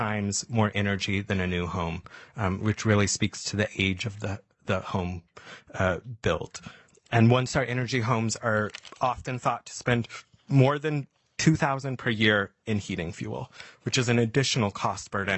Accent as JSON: {"language": "English", "region": "Alaska", "country": "United States", "tie": "born or raised there", "said": "Again, this surprised me growing up in Southeast."}